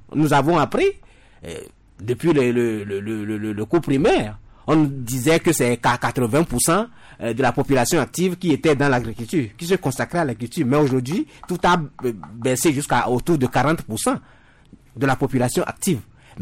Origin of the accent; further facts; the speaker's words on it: Togo; nous avons beaucoup de terres cultivables, arables, chez nous au Togo.